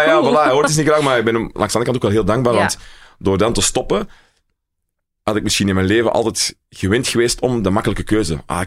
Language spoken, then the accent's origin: Dutch; Ekeren, Antwerp, Belgium; Ik kom ook echt van Ekeren zelf